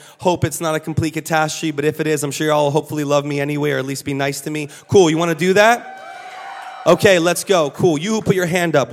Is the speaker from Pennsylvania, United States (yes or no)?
no; New York City, New York, United States; born there; Bueno, yo soy Latino. Mi padre es colombiano. Mi madre es estadounidense. Nací in New York City. I lived in 4 countries, moved 12 times, went to 12 schools